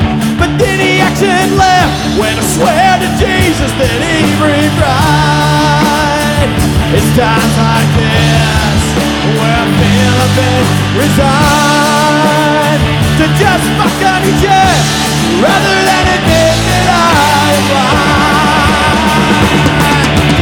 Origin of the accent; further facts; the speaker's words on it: Tulsa, Oklahoma, United States; I'm from Tulsa, Oklahoma.